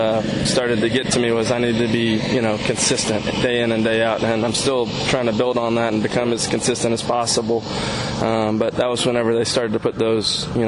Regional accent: North Augusta, South Carolina, United States; I grew up in North Augusta, South Carolina, and my grandmother was a big Braves fan.

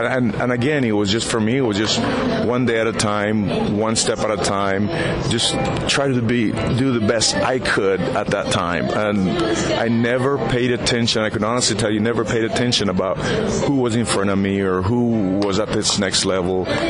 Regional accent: Los Angeles, California, United States; So I grew up down in Southeast L.A., Bell High School.

